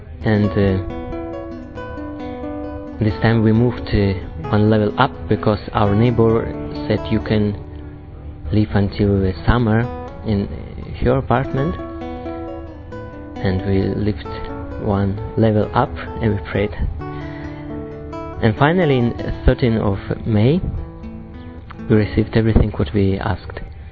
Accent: Kazakhstan; мне 22 года, я из Казахстана.

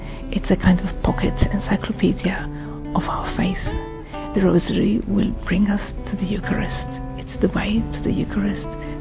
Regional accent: Malta; now in London, United Kingdom; I come from Malta. I came here to London to study music a long time ago. We always said the rosary at home

